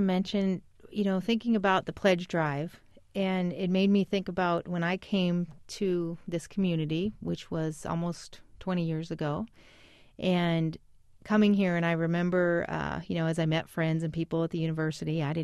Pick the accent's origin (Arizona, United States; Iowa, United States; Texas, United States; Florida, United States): Iowa, United States; at our little station in my hometown in Iowa and loved radio from the time I was young.